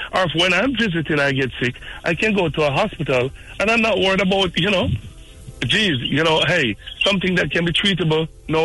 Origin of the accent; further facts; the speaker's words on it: United States; I'm a diaspora Jamaican. Yeah, I'm here. I'm American. You know, I'm Jam American.